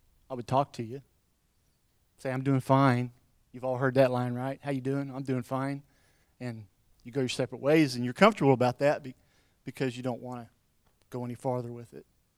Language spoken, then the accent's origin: English; Westfield, Oklahoma, United States; moved away as an adult; now in Coffeyville, United States; We came over from Westfield, Oklahoma. I don't know if any of you know where that's at, south of Silent Springs.